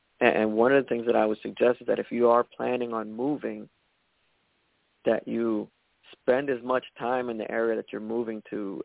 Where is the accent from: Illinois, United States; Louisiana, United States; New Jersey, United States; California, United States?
New Jersey, United States; Atlantic City; Yeah, so I'm originally from the Atlantic City area.